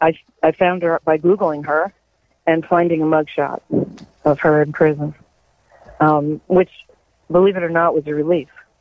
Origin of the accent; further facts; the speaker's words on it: Elizabeth, New Jersey, United States; born there; This all happened before I was born in 1952 in Elizabeth, New Jersey.